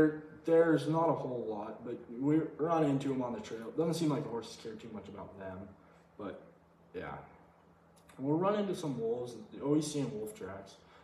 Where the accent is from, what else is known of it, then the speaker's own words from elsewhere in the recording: Troy, Idaho, United States; Oh, I am from Troy, Idaho. I've been my whole life. Right outside of Moscow, Idaho. That's a bigger town around there. Lewiston, Idaho, right around in there.